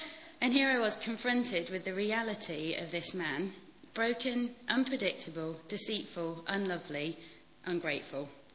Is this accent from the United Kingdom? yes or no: yes; Yorkshire and the Humber, United Kingdom; now in Bedford, United Kingdom; I'm 27. I live in Bedford, but I grew up in Yorkshire